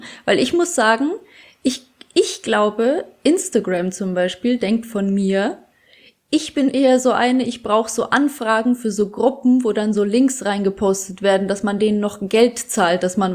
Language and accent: German; Bad Kissingen, Bavaria, Germany; weil es ist so tricky zu parken in Bad Kissingen, wo ich herkomme in der Stadt.